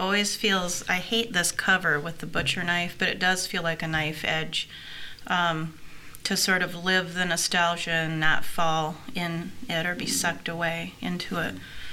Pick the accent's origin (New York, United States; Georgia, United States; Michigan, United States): Michigan, United States; Niles; I was raised in Niles, southwest mm-hmm. lower Michigan, little town on the St. Joe River.